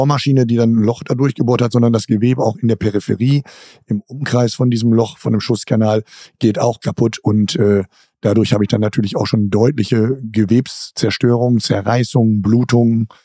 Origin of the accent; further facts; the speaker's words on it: Rheine, North Rhine-Westphalia, Germany; als ich klein war, so war es bei uns in Rheine